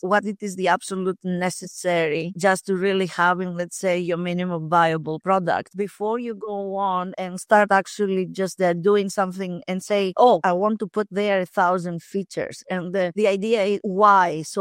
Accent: Greece; moved away as an adult; I was born and raised in Greece. And I did my first degree in Greece, in one of our best universities in there, and in engineering, of course.

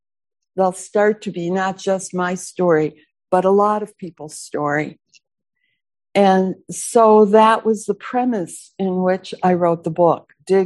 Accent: United States; So how does that apply to me as an American, as a woman, as a Jew, as a mother?

